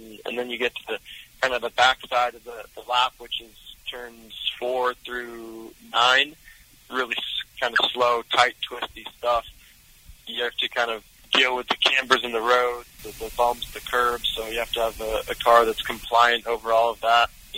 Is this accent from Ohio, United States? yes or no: no; Florida, United States; You know, I grew up in Florida, so lots of family and friends come out to support me in St. Pete.